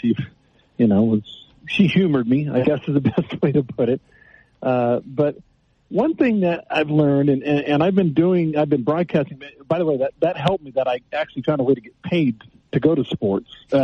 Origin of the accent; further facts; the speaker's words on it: Texas, United States; You know, I grew up in Texas. I'm a big Houston Astros fan. I love the University of Texas.